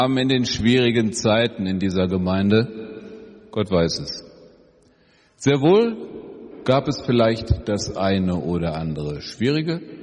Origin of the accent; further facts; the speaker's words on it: North Rhine-Westphalia, Germany; born there; Als gebürtiger Ostwestfale, da wo du jetzt hingehst, noch ein Wort dazu.